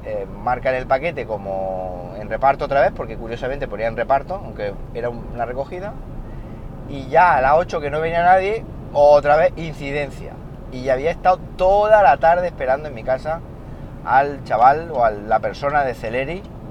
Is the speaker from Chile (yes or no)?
yes; Chile; He tenido paquetes que he enviado a Chile, a mi pueblo, que han tardado más que mandarlo a Polonia.